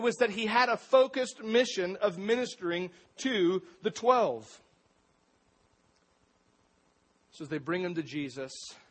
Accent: Astoria, Oregon, United States; my hometown, Astoria. I grew up in Astoria, went to Astoria High School, and we were the fishermen.

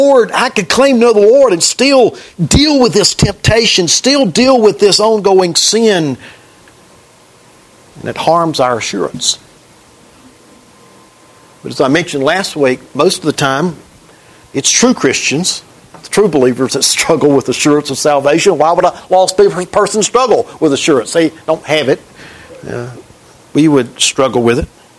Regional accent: Mayberry, United States; I grew up in Mayberry. You hear me talk about it all the time.

